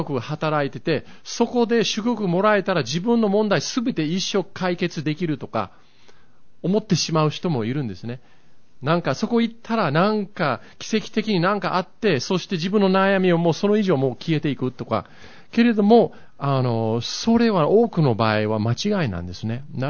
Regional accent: Yokohama, Kanagawa, Japan; 子供の時に私は横浜に住んでたんですけれども、小学校、家から小学校までだいたい30分歩いてたんですね。

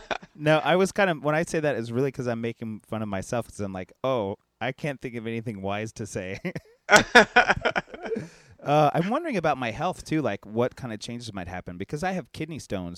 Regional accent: Texas, United States; accent: Texas; I don't know why suddenly I feel like I'm going back to my Texas accent.

